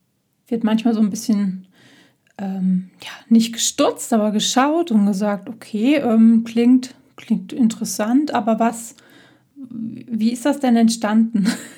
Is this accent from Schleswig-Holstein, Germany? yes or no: no; North Rhine-Westphalia, Germany; Meine Heimat ist in Nordrhein-Westfalen, nahe dem Sauerland. Eine wunderschöne Gegend mit vielen Bergen, Hügeln, viel, viel Wald. Ein bisschen sehr im Nirgendwo, mit einem ziemlich klimatisch eher rauen Wetter, würde ich mal sagen.